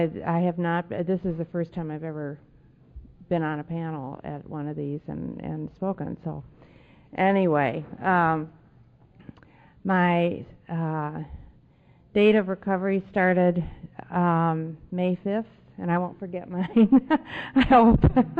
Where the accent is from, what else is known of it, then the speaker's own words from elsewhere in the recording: Chicago, Illinois, United States; We grew up in Chicago.